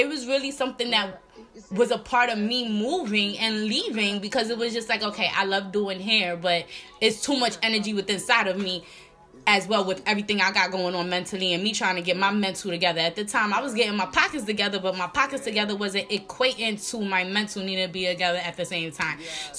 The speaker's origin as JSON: {"language": "English", "region": "New York", "country": "United States", "moved": "yes", "said": "Like, for instance, I moved from New York. Don't get me wrong, y'all. We're from New York, from a diverse area."}